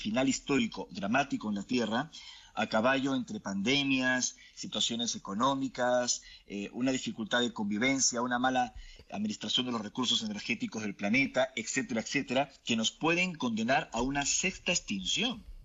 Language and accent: Spanish; Lima, Peru; now in Argentina; yo nací en Perú, un país fecundo de misterios. Vivo actualmente en la Argentina, mi esposa es argentina. Y crecí en una familia en Lima, conservadora, de clase media